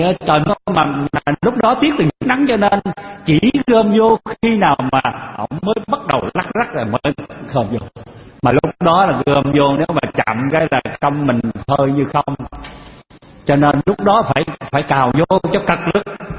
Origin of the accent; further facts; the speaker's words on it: Long Xuyên, An Giang, Vietnam; quý vị biết cái vùng miền Tây đó, quê tôi ở vùng Long Xuyên Châu Đốc đó.